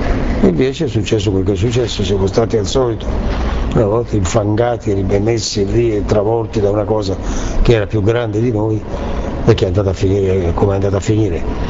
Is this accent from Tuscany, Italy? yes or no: yes; Viareggio, Tuscany, Italy; perché io sono di Viareggio